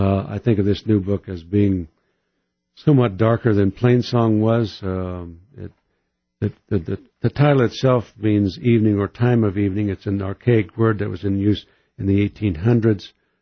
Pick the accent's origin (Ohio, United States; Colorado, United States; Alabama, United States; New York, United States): Colorado, United States; Cañon City; now in Salida, United States; I grew up out on the plains in eastern Colorado, then later went to high school in Canyon City, where Kathy, my wife, and I met one another